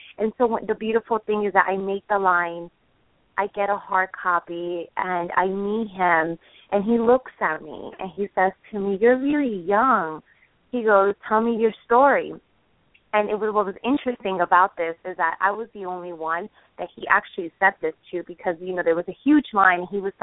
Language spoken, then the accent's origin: English; New Jersey, United States; I had just suffered a major accident, so I had to come back to my hometown of New Jersey.